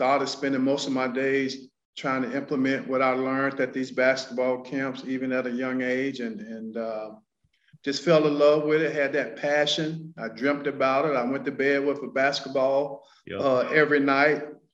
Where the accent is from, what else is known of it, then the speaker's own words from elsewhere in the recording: North Carolina, United States; But growing up in North Carolina, your passion and your goals were to play in the ACC.